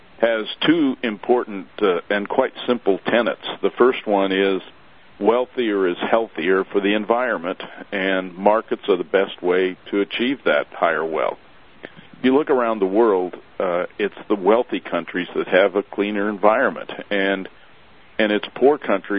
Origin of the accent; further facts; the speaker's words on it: Montana, United States; as I looked around my home state, Montana